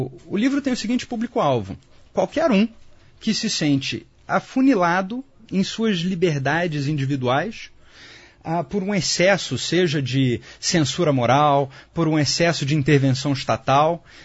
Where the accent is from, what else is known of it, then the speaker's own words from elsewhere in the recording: Rio de Janeiro, Brazil; E eu sou carioca, eu sou um cara expansivo, eu sou brincalhão.